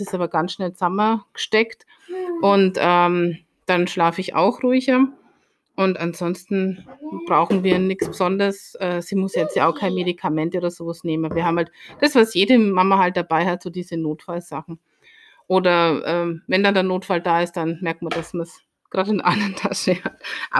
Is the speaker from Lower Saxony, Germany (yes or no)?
no; Bavaria, Germany; das ist so die halbe Strecke zu meiner alten Heimat in die Oberpfalz.